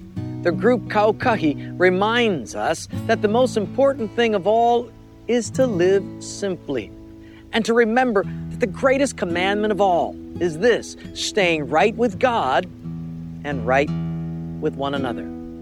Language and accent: English; Pololu Valley, Hawaii, United States; growing up in the Pololo Valley, we didn't have much for Christmas.